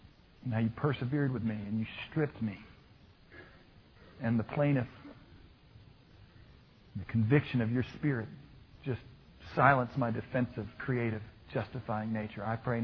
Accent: Kirkwood, Missouri, United States; I was growing up in Kirkwood, Missouri at North Glendale Elementary School, and they taught me that.

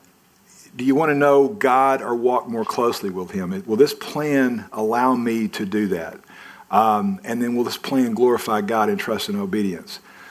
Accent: Arkansas, United States; So it's just a joke whenever I use Arkansas. It's like making fun of my hometown, but I do that occasionally too.

